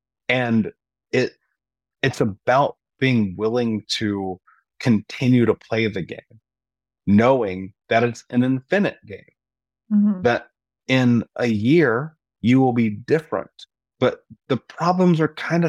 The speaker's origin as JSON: {"language": "English", "region": "Indiana", "country": "United States", "tie": "born or raised there", "said": "growing up in the Midwest and being in Indiana at the time, all my friends were married."}